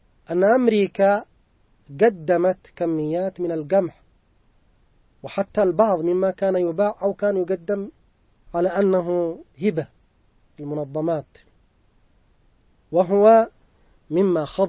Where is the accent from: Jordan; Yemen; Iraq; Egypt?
Yemen; يعني مثلا كم نعاني عندنا في اليمن معاناة شديدة جدا